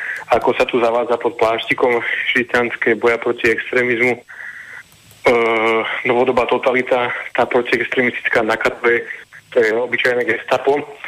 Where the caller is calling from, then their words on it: Bratislava, Bratislava Region, Slovakia; Dobrý večer, som poslucháč tam z Bratislavy.